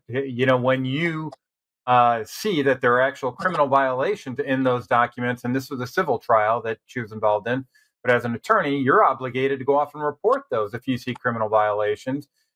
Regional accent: Michigan, United States; And it's not in my home state of Michigan anywhere, unfortunately.

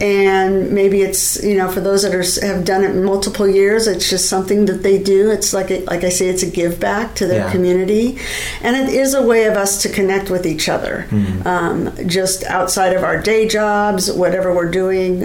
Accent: Aurora, Oregon, United States; You know, it's funny because I grew up in Aurora. I went to North Marion.

